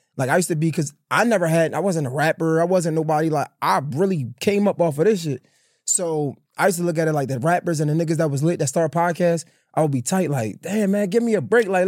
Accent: Baltimore, Maryland, United States; sometimes I'm conflicted because it's like, bro, I'm from Baltimore.

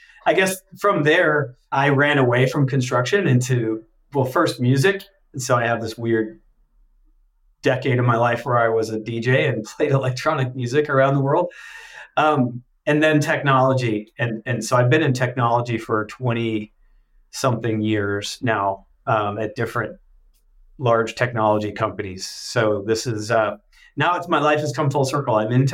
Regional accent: Denver, Colorado, United States; I was raised in Denver, Colorado. My dad is a retired general contractor in Denver.

